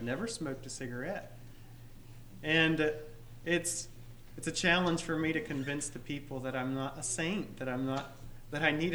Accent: Honduras; I'm from Honduras. You're expecting to hear about Honduras.

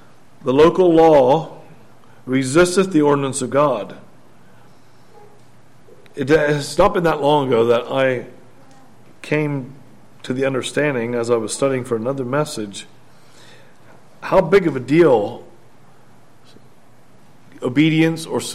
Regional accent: United States; I'd be expected to honor Mexico or Canada with their laws, even though I'm from the United States.

